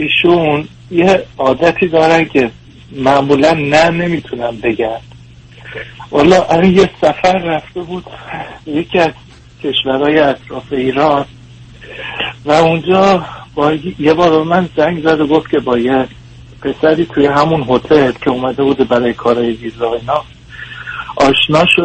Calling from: East Coast, United States; از امریکام، از شرق

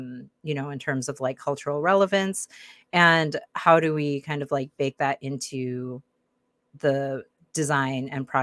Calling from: Seattle, Washington, United States; So I'm calling in from Seattle

